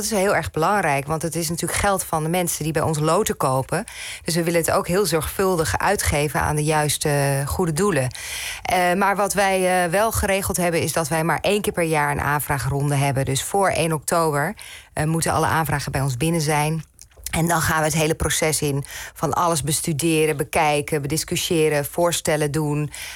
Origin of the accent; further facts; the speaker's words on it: Netherlands; En ik denk dat we daar als Nederlanders best een beetje trots op mogen zijn.